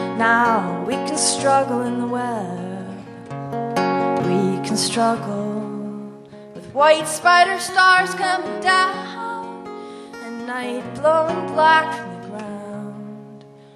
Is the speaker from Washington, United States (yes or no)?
yes; Seattle, Washington, United States; I'm from Seattle, Washington, and I want to thank Colin Malloy for having me on this tour with him.